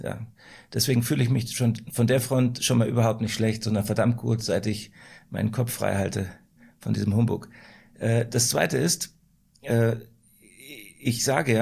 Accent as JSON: {"language": "German", "region": "Baden-Württemberg", "country": "Germany", "tie": "born or raised there", "said": "Ich bin auf der Schwäbischen Alb aufgewachsen, 11 Jahre lang."}